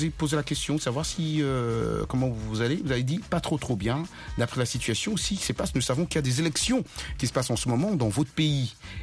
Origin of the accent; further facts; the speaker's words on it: Ethiopia; chez nous, en Éthiopie, les musulmans et les chrétiens cohabitent.